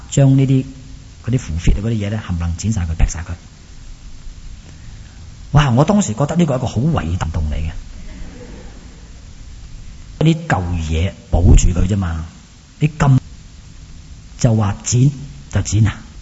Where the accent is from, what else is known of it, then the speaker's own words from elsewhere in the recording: Shanghai, China; 我头先讲过我喺上海出世噶啦，我哋住喺上海虹口区啊